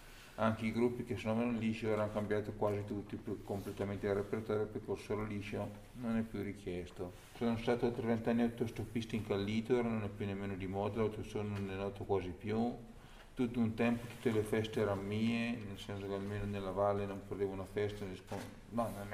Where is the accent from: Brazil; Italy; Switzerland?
Italy; Pieve di Bono-Prezzo, Trentino-Alto Adige; Sono di Pieve di Buonoprezzo, frazione Creto